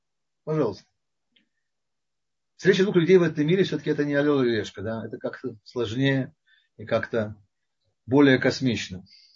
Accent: Moscow, Russia; Я москвич, мне проще. Московский сленг.

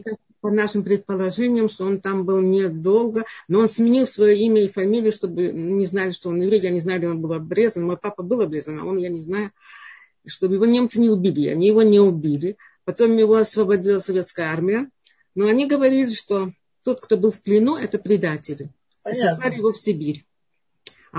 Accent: Odesa, Odesa Oblast, Ukraine; Я тоже из Одессы

